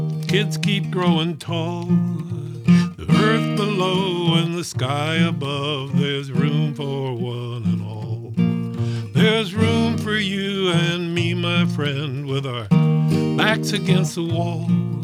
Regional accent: New York City, New York, United States; We've gone far away from what I knew as a kid growing up in New York City.

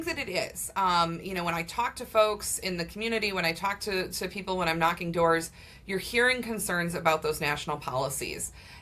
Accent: Milwaukee, Wisconsin, United States; I've since gotten a job in Milwaukee, and I'm originally from Milwaukee. I could have moved back, but I chose not

